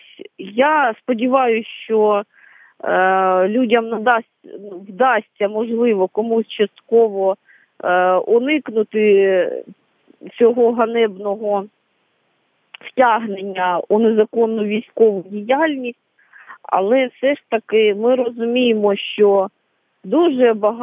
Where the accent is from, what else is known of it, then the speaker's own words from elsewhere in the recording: Donetsk Oblast, Ukraine; я родом з Донецької області, яка зараз є, ця територія не підконтрольна з тої частини.